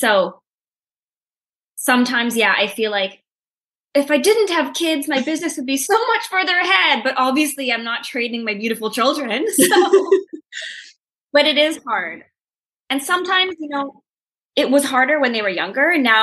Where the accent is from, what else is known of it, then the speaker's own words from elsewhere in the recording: Canada; I haven't really found any big roadblocks being a Canadian seller.